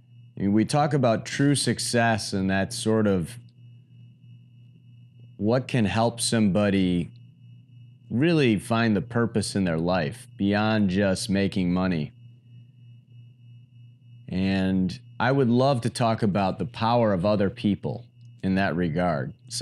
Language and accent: English; Michigan, United States; now in Miami Beach, United States; It's such a beautiful day here in Miami Beach, Florida. The sun is shining. Trust me, I'm from Michigan originally. I understand the winter.